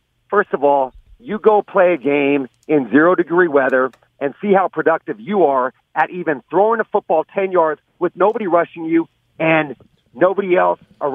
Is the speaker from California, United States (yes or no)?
yes; Bay Area, California, United States; I grew up in the Bay Area.